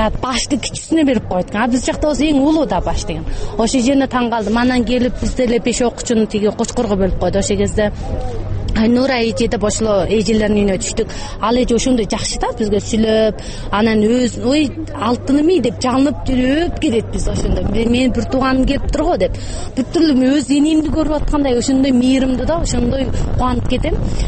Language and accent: Kyrgyz; Tekes, Xinjiang, China; мен Текезден болом да.